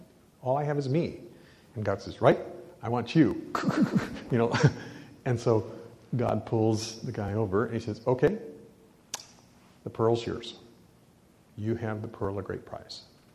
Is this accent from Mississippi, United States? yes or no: no; Nebraska, United States; I grew up in Nebraska, and so hopefully it'll be better.